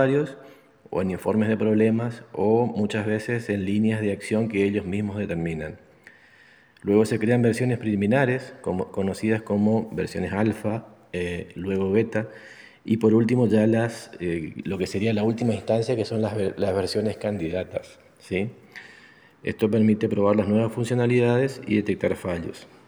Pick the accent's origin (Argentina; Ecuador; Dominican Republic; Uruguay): Argentina; de Argentina.